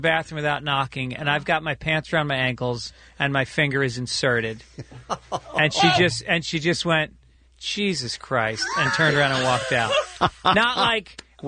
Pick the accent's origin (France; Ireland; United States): Ireland; I'm Irish. You know what? We can smile and joke our way through that.